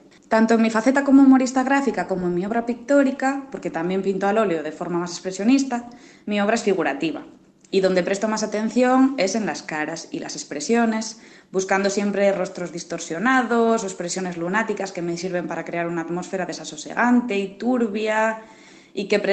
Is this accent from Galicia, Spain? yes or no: yes; Lugo, Galicia, Spain; now in Santiago de Compostela, Spain; soy de Lugo, aunque vivo en Santiago de Compostela, que es mi ciudad favorita.